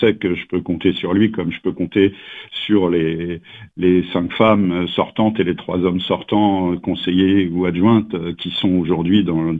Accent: Le Blanc, Centre-Val de Loire, France; born there; Donc, je suis né au Blanc en 1961, en tout début janvier.

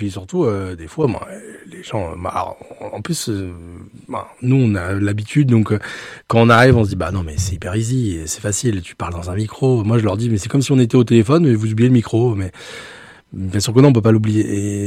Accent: Occitanie, France; je viens du Gers

